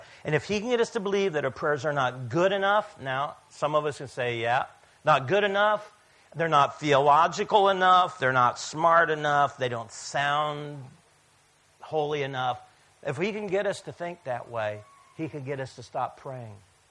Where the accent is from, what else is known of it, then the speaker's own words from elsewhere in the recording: Netherlands; English is a second language; I'm from Netherlands. No big deal.